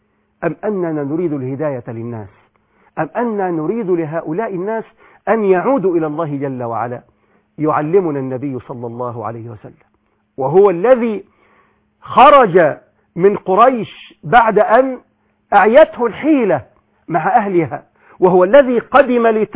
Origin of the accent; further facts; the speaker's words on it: Egypt; في بلادنا مصر